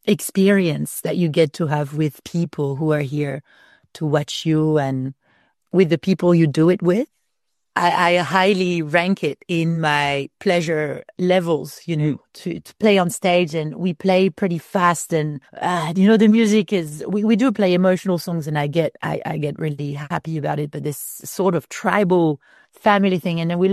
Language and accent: English; France; English is a second language; starting a band in a country where you don't speak the native tongue, as good English as I speak, I'm still very French.